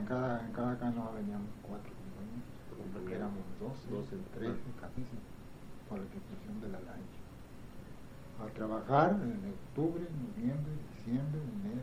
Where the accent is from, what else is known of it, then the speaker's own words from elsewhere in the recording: Guaymas, Sonora, Mexico; born there; now in San Felipe, Mexico; En Guaymas, Sonora.